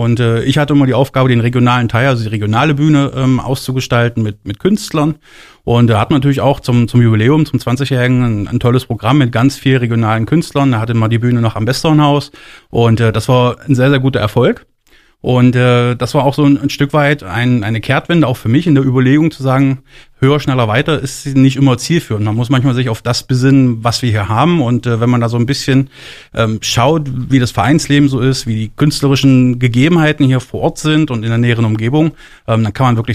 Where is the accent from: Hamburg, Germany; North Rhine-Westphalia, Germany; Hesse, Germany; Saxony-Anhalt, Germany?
Saxony-Anhalt, Germany; Aschersleben; da zähle ich mich ja als gebürtiger Aschersleber auch dazu, ich bin mit Leib und Seele Aschersleber